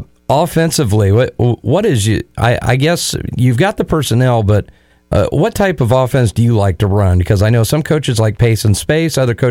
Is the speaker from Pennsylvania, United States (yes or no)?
no; Kokomo, Indiana, United States; that was always a great thing that I enjoyed growing up in Kokomo watching Basil Mauby